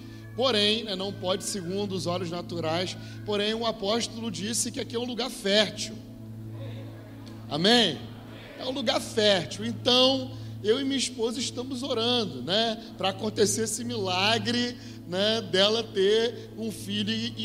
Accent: Cabo Frio, Rio de Janeiro, Brazil; eu venho lá de Cabo Frio.

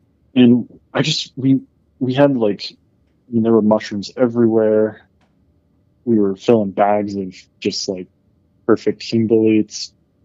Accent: Santa Fe, New Mexico, United States; But I grew up in Santa Fe, New Mexico.

